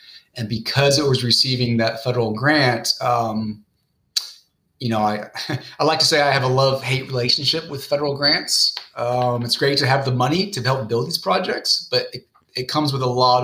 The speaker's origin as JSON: {"language": "English", "town": "Memphis", "region": "Tennessee", "country": "United States", "tie": "born or raised there", "said": "was Memphis. It's my hometown. I wanted to eventually, you know, apply my skills here in Memphis to help make it a better city."}